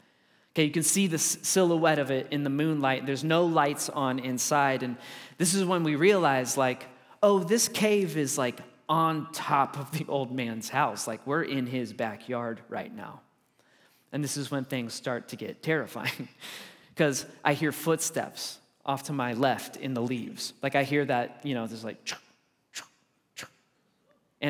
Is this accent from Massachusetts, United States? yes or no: no; Colorado, United States; okay? I'm from Colorado, but I've been here a few times to be able to teach.